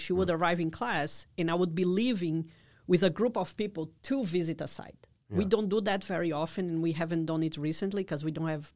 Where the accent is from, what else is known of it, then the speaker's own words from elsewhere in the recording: Natal, Rio Grande do Norte, Brazil; my college degree came from my hometown back in Brazil, Natal, from the Federal University of Rio Grande do Norte.